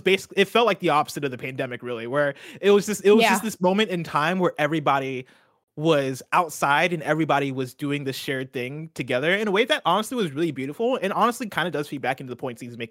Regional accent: Illinois, United States; I had flown back to my hometown back in central Illinois

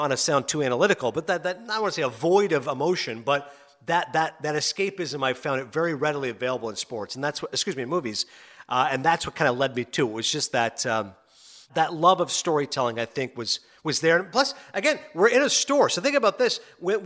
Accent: Canada; I was very lucky growing up in Canada.

